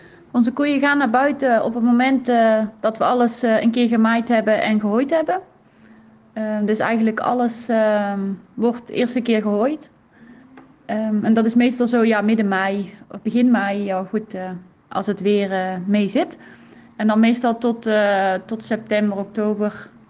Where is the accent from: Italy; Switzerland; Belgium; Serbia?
Switzerland; Wollerau, Schwyz; now in Netherlands; ik kom uit Wollerau. Dat ligt in Zwitserland.